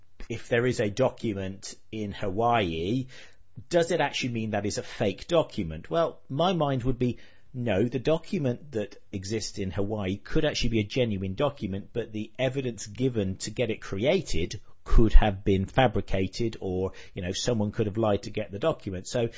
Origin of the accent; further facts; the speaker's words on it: England, United Kingdom; Now, to me, being English, that to me says, hang on a minute, that's 7 shillings